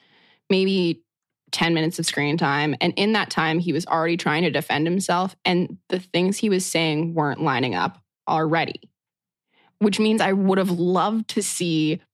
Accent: New Mexico, United States; because I'm born and raised in New Mexico.

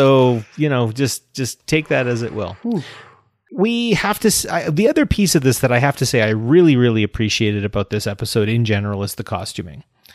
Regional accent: Canada; no, I'm Canadian.

